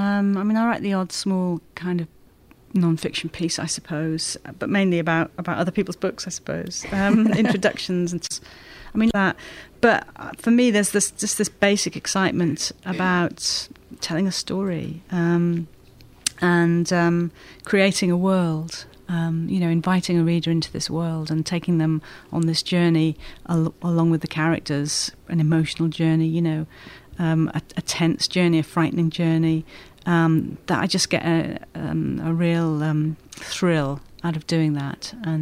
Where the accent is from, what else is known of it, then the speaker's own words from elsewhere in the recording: Wales, United Kingdom; now in London, United Kingdom; I'm Welsh.